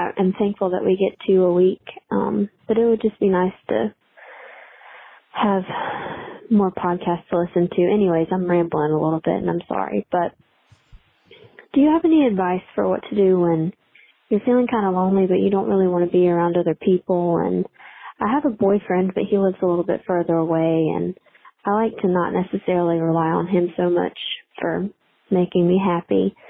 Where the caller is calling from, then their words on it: Alabama, United States; I'm from Alabama. I'm currently a grad student